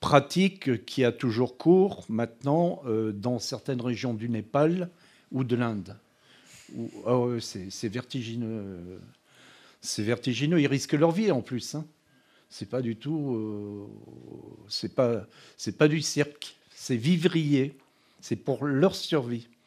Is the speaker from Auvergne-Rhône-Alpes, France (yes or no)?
yes; Le Puy-en-Velay, Auvergne-Rhône-Alpes, France; Mon père en avait, je viens du Puy-en-Velay, à côté d'une commune.